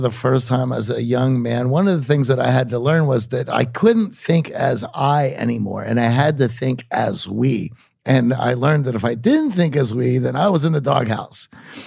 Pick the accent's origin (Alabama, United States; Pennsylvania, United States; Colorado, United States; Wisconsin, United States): Pennsylvania, United States; Pittsburgh; I'm from Pittsburgh. And they're like, that's funny.